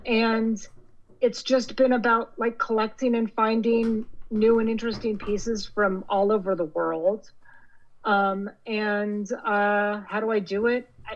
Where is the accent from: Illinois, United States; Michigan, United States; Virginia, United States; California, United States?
California, United States; Los Angeles; I mean, I'm a city girl. I was born and raised in Los Angeles.